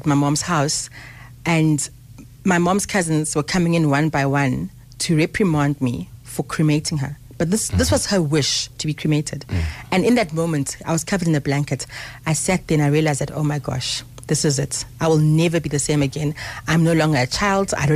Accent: Harare, Zimbabwe; born there; So I was born in Harare in Zimbabwe in 1976. I'm 43 years old.

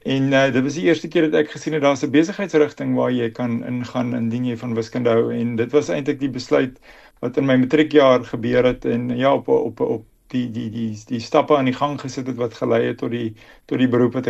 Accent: Swellendam, Western Cape, South Africa; also born or lived in Johannesburg; ek het op die platteland groot geword my hele lewe. Ek is gebore in Johannesburg, maar nie baie lank daar gewoon nie. My ouers het gereis. Ons op Swellendam het ek 'n gedeelte van my laerskoolloopbaan voltooi

